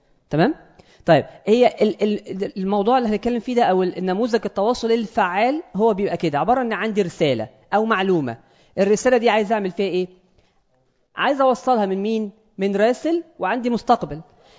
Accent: Egypt; ان تقريبا احنا عندنا في مصر تلت الناس في مصر 30% مثلا من الناس الموجودين في مصر تحت خط الفقر

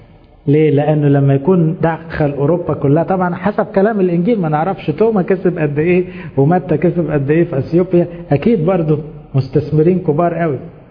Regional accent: Egypt; مش غرضي اعمل نسخة مني كمصري، انا نفسي اعمل نسخة مني كمسيحي

